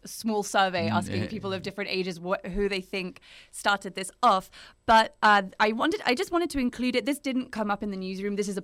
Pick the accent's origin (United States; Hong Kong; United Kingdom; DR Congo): United Kingdom; as a British person, penalties hurt.